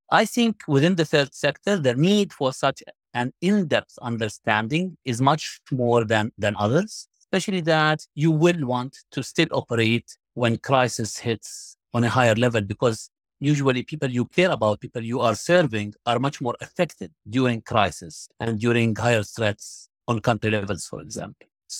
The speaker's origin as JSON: {"language": "English", "town": "East Jerusalem", "region": "Jerusalem", "country": "Palestine", "tie": "born or raised there", "said": "I was born and raised in East Jerusalem, and I have always been part of a continuous conflict."}